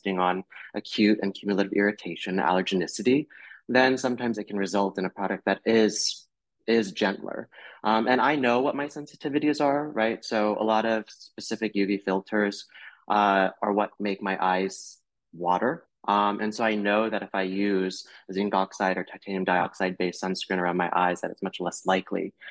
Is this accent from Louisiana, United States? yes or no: no; Florida, United States; And, you know, I grew up in North Florida.